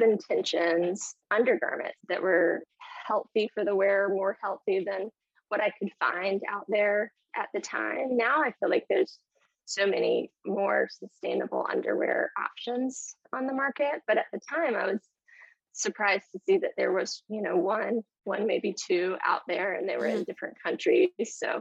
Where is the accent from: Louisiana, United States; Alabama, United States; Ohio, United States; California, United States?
Alabama, United States; born there; as I would travel between Maryland and my home state where I was born, of Alabama